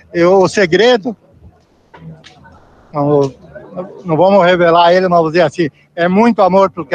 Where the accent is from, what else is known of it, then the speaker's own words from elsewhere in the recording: Rio Grande do Sul, Brazil; Eu sou do Rio Grande do Sul, estou aqui